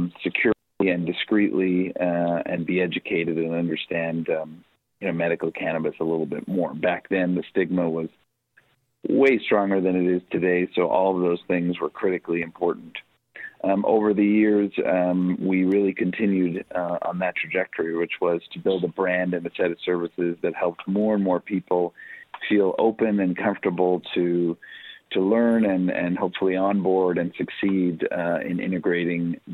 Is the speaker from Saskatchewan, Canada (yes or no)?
no; Montreal, Quebec, Canada; I'm born and raised in Montreal, Quebec, and so Canada is obviously dear to me.